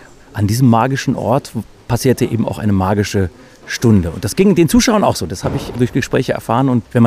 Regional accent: Bad Pyrmont, Lower Saxony, Germany; Tatsächlich mein Heimatort Bad Pyrmont. Wobei ich es immer ein bisschen größer aufmache. Natürlich das Weserbergland, aber das Pyrmonter Tal ist schon ziemlich cool.

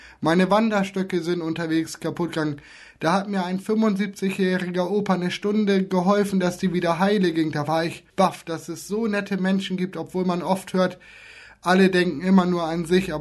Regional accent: Wilhelmshaven, Lower Saxony, Germany; Ich setze mich zum einen auch sehr stark für eine saubere Umwelt in meiner Heimat Wilhelmshaven

